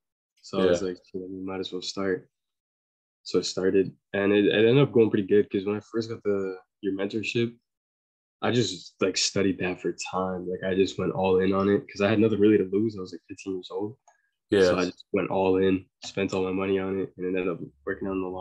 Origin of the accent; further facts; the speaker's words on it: Canada; I'm 17 from Canada